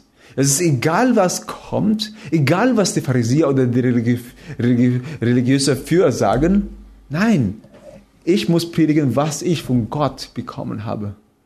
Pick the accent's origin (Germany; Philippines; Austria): Philippines; German is a second language; ich komme ursprünglich aus den Philippinen. Na, man sieht das in meiner Komplexion, ich habe einen ganz perfekten braunen Ton. Nein, es ist, meine Aussprache ist auch anders.